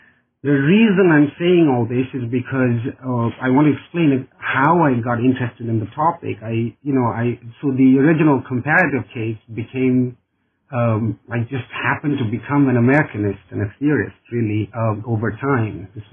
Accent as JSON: {"language": "English", "country": "India", "moved": "as an adult", "lives_now": "United States", "said": "I'm originally from India, and where I got an undergraduate degree in political science and proceeded then to get a master's degree in international relations."}